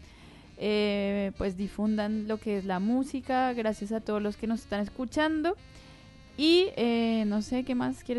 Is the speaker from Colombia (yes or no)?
yes; Colombia; now in Chile; acá igual en Chile yo siento como colombiana